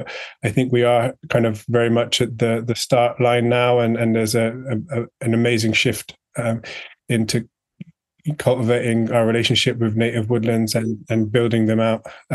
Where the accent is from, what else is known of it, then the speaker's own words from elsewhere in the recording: South West England, United Kingdom; accent: English; I'm also a Cornish man, even though I have a kind of English accent.